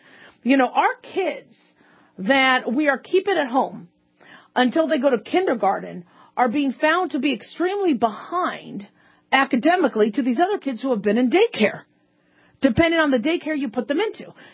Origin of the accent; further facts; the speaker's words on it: Arizona, United States; I think when I grew up in Arizona, it was Channel 10, or was it Channel 8?